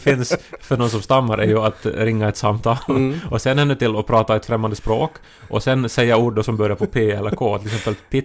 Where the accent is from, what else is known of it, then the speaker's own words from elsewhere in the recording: Esse, Ostrobothnia, Finland; så måste vi återskapa köket hemma i Esse då, på 80-talet